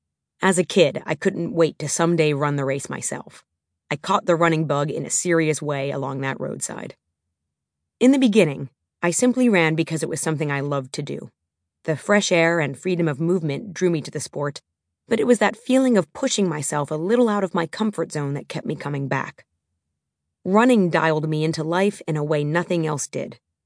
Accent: Minneapolis, Minnesota, United States; I grew up watching the Twin Cities Marathon in my hometown of Minneapolis, Minnesota, every fall with my dad.

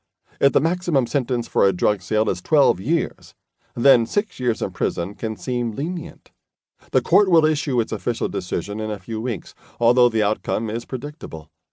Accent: Paris, Île-de-France, France; My accent is sometimes hard to place, as I grew up in Paris in a bilingual environment.

